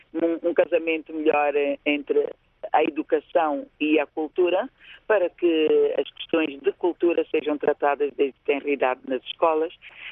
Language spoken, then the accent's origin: Portuguese; Angola